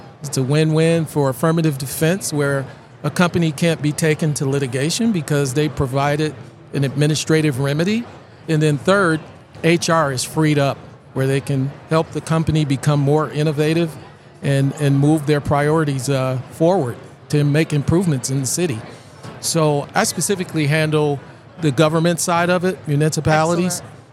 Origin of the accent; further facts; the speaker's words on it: Dallas, Texas, United States; And of course, I'm from Dallas, Texas.